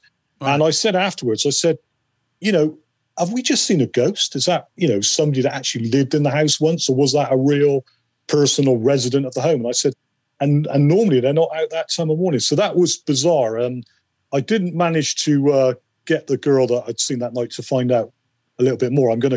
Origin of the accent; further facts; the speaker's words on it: Bristol, South West England, United Kingdom; Well, I come from Bristol, actually.